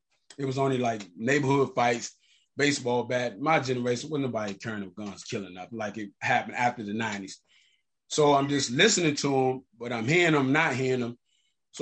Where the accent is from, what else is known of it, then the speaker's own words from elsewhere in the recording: Landover, Maryland, United States; also born or lived in Washington, D.C.; I was born in Washington, D.C. Then my mother and father moved to Prince George County, Maryland, Landover. I went to school, public school in Maryland, and I went to private school in Washington, D.C.